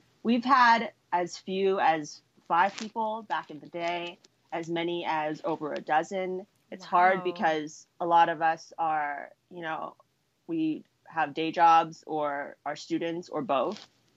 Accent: Los Angeles, California, United States; I mean, the thing is, because I'm from Los Angeles, they are here often.

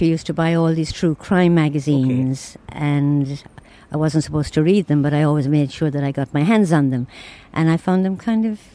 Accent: New York, United States; And I came from New York, and we met, fell in love, and the rest is history.

